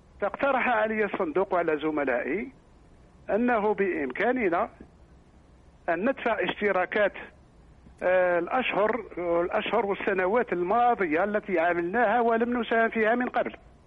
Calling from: Algeria; نحن في الجزائر عندنا منحة إضافية تسمى منحة التقاعد التكميلي

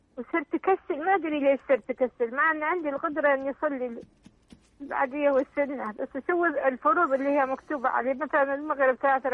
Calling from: Abu Dhabi, United Arab Emirates; من أبو ظبي

